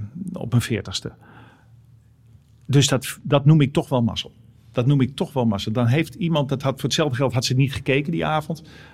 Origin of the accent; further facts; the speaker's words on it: Amsterdam, North Holland, Netherlands; accent: Amsterdam; Ik sprak echt plat Amsterdams.